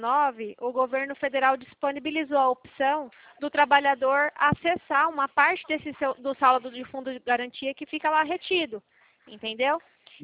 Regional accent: Presidente Prudente, São Paulo, Brazil; Presidente Prudente.

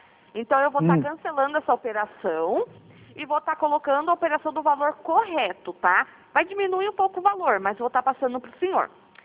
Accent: Piracicaba, São Paulo, Brazil; Não, eu sou aqui de Piracicaba

